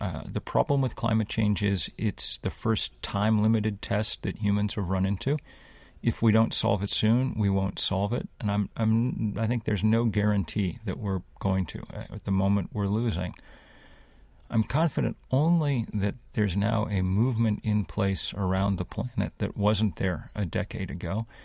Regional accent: United States; there's no need to be kind to me just because I'm an American.

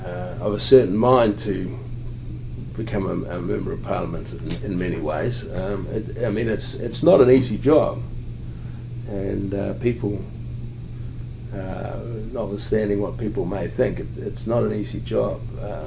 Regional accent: Hawke's Bay, New Zealand; also born or lived in Wellington; I'm from Hawke's Bay. I grew up on a farm. Three brothers, four sisters. Went to university in Christchurch

